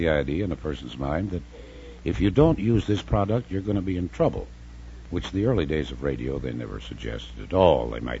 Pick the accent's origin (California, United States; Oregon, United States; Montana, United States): Montana, United States; also born or lived in Wisconsin; Oh, originally from, I was born in Wisconsin. And I moved to Montana when I was quite a young kid. Finished high school and college there, graduated from the University of Montana.